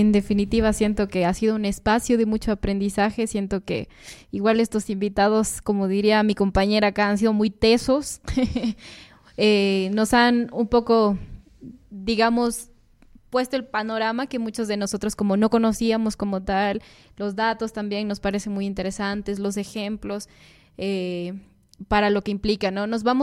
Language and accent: Spanish; Ecuador; acá en este caso somos los ecuatorianos que estamos de este lado.